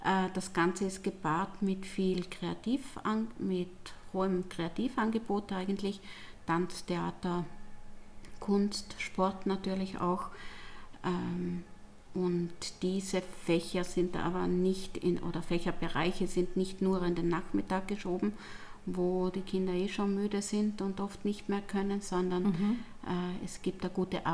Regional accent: Trentino-Alto Adige, Italy; Ja, man muss dazu sagen, ich komme aus Südtirol.

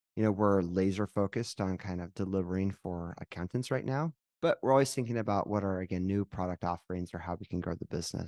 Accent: Utah, United States; now in Florida, United States; Well, I came from Utah. It's not too dissimilar.

